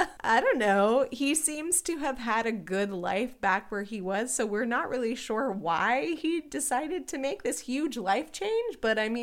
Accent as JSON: {"language": "English", "region": "Midwest", "country": "United States", "accent": "Midwestern", "said": "Like, the way that I said it just now with, like, my Midwestern accent?"}